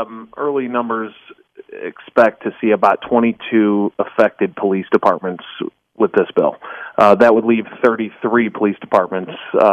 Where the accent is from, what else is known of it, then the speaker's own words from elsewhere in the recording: Missouri, United States; and I grew up in St. Louis County